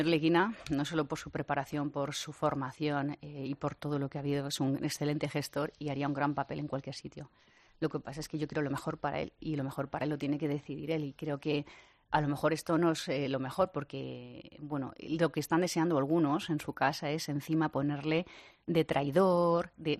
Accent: Community of Madrid, Spain; Los madrileños somos españoles por encima de todo. No somos regionalistas.

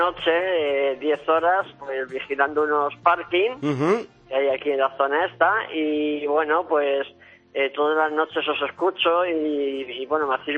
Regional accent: Canary Islands, Spain; moved away as an adult; now in Madrid, Spain; Llevo 2 años en Madrid por cuestiones de trabajo, me vine de Canarias después de 20 años.

